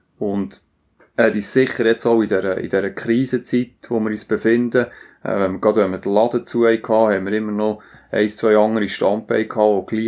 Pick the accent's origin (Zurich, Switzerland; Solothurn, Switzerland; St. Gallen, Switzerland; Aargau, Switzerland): Solothurn, Switzerland; Für uns war klar, Solothurn als Homebase zu starten, weil wir sind hier verankert, wir sind alle aus Solothurn.